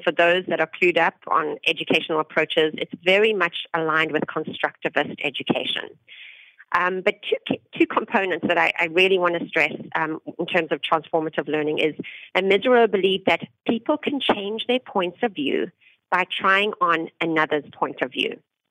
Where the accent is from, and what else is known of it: South Africa; born or raised there; now in United States